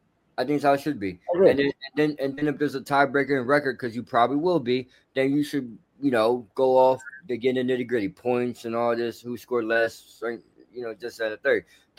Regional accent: Edmonton, Alberta, Canada; Like, I'm from Edmonton. I'm tired of losing.

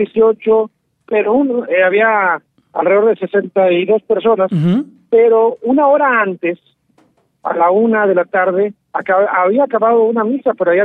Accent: Tamaulipas, Mexico; como alcalde de Ciudad Madero, como tamaulipeño, como mexicano, me siento orgullosísimo.

